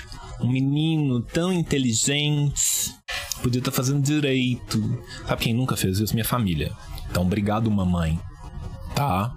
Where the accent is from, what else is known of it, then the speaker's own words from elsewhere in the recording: Minas Gerais, Brazil; Ah, não, cara, eu sou mineiro, sabe?